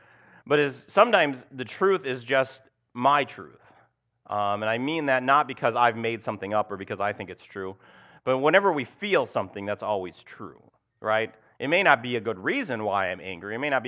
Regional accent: Minnesota, United States; Minnesota, where I'm from, even just saying Minnesota, you know I'm from Minnesota. But Minnesota is just even worse, just trust me.

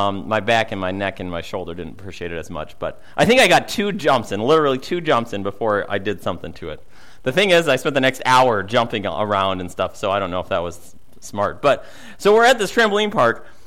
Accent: Minnesota, United States; I'm Minnesotan, so I'll say no thank you for the cookies the first two times

